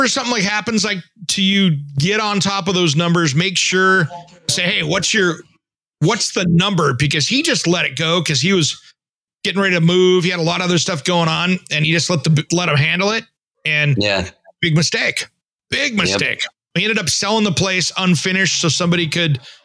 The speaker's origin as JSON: {"language": "English", "town": "Tri-Cities", "region": "Washington", "country": "United States", "tie": "born or raised there", "said": "I grew up in Eastern Washington, the Tri-Cities, where it could be 110 degrees outside and AC was important."}